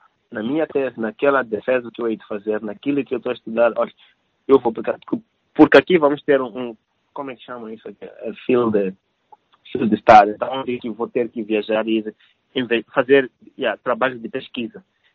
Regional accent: Mozambique; now in Helsinki, Finland; Eu e o Nelo e Zildo, somos moçambicanos. Eu estou vivendo aqui em Helsinki.

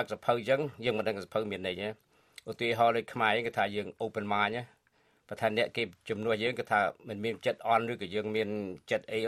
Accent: Battambang, Cambodia; born there; ខ្ញុំកើតនៅបាត់ដំបងភូមិព្រៃក្លែងសឹកសង្កែកើតបាត់ដំបង

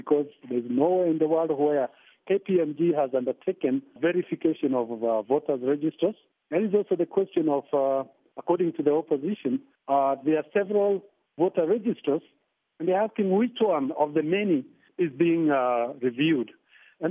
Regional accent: Kenya; So as a Kenyan, I feel that we can give the benefit of doubt to the technocrats within the commission.

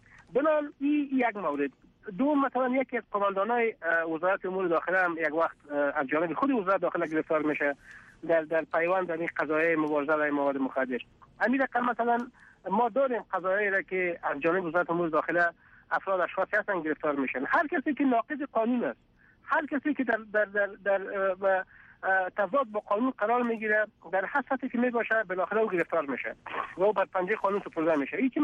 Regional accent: Afghanistan; ما هم افغان هستیم در مجموع افغانای افغانستان و مسلمان انسانای افغانستان.

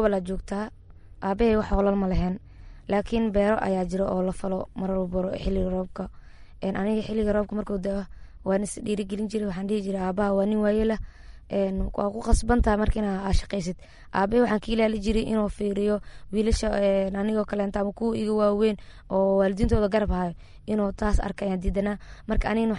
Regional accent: Beledweyne, Hiiraan, Somalia; born there; waxaan ku dhashay gobolka Hiiraan, magaalada Beledweyne 1998.

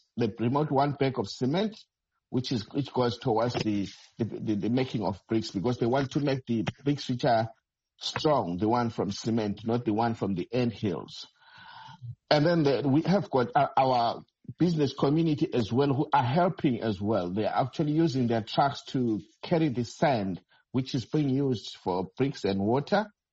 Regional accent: Gwanda, Matabeleland South, Zimbabwe; I come from Gwanda, north of Gwanda. The area is called Dambashogo. It's a community which doesn't have a clinic. Our clinics are a very long walk.

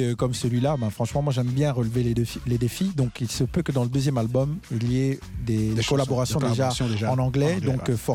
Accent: Kinshasa, DR Congo; Moi, j'ai grandi vraiment à Kinshasa. Ban à Matete.

